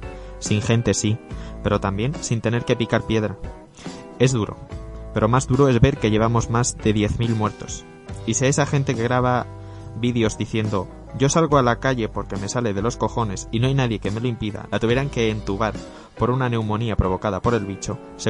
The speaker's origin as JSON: {"language": "Spanish", "region": "Castilla-La Mancha", "country": "Spain", "said": "ambos somos de Castilla-La Mancha"}